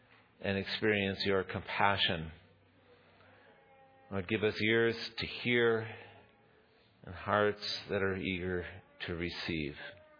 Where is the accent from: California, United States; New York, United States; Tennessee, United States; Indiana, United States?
Indiana, United States; Goshen; now in Pittsburgh, United States; I came from Indiana, from a little town, Goshen, and I came to Pittsburgh.